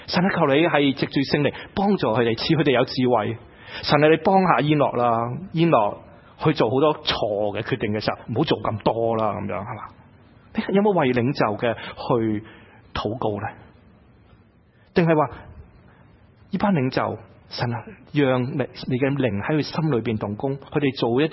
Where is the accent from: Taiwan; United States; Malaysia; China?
United States; 这个世界觉得我们美国人是骄傲的，傲慢的。